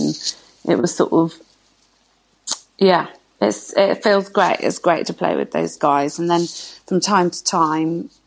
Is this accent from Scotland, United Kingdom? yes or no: no; Bristol, South West England, United Kingdom; also born or lived in London; now in Birmingham, United Kingdom; I'm from Bristol and lived in London for a long time, and then more recently moved up to Birmingham.